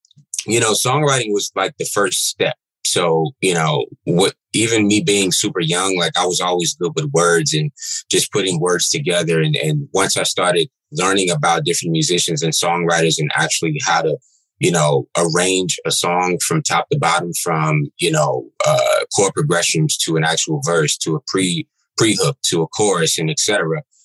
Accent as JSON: {"language": "English", "town": "Queens", "region": "New York", "country": "United States", "said": "As you said … I'm from Queens, New York. I've lived so many different places. So, sometimes it's hard for me to even say what I rep nowadays, because I've been all around the world from a young age. But I'm from New York."}